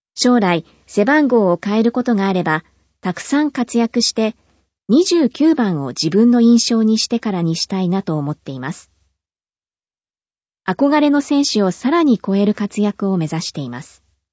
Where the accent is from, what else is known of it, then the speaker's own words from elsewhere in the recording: Tokyo, Japan; オリンピックが21年間ずっと住んでいる地元の東京で開催されるので